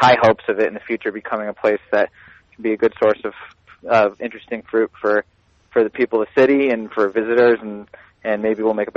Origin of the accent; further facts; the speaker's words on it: United States; growing up in Columbia County, surrounded by, in my opinion, one of the best apple crops in the entire world.